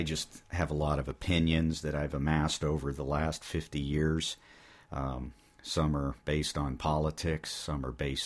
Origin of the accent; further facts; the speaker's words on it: Struthers, Ohio, United States; I grew up in Struthers, Ohio. I am now 50 years old.